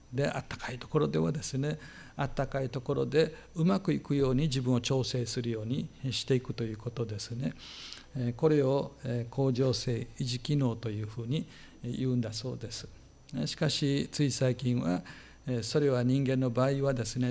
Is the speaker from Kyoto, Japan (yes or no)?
no; Okinawa, Japan; 私は沖縄生まれの沖縄育ちですから、本土でですね生活したのはごくごくわずかな期間、進学校に行った時ですね。